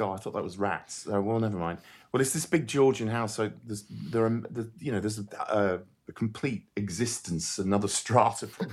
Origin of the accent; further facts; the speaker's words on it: Llandudno, Wales, United Kingdom; I hope it was my father, because I grew up in Llandudno.